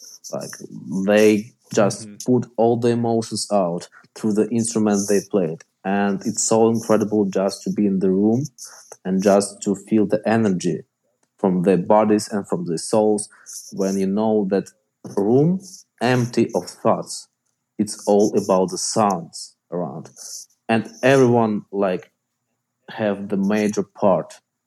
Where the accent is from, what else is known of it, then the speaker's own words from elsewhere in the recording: Ukraine; English is a second language; because I'm from Ukraine.